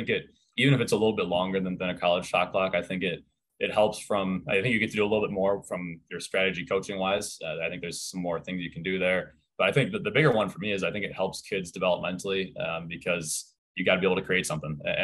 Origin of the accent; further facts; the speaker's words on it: Ann Arbor, Michigan, United States; growing up in Ann Arbor, being a Wolverine